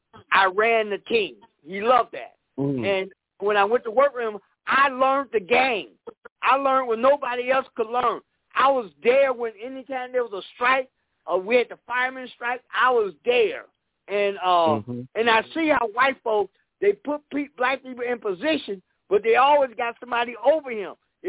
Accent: Chicago, Illinois, United States; Born and raised in Chicago. Right. I'm a Chicago boy.

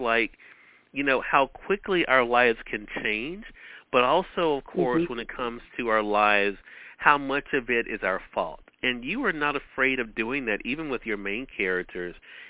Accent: Mississippi, United States; I literally have not left my home state of Mississippi in 2 years now because of the pandemic

